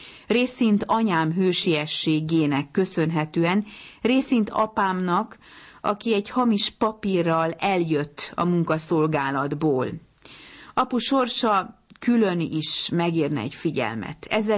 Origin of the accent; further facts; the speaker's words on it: Budapest, Hungary; Budapesten születtem, a kicsi gyerekkoromat a családi antikváriumban töltöttem, ami a Pannónia utca és a körút sarkán állt, Víg Színház antikvárium néven